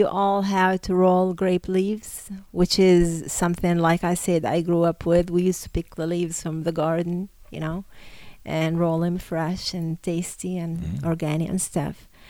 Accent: Sakhnin, Northern District, Israel; I did not grow up here. I grew up in Sakhnin.

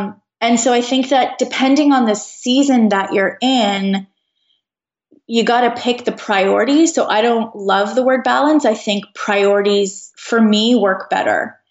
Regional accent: Canada; Yeah, I'm Canadian.

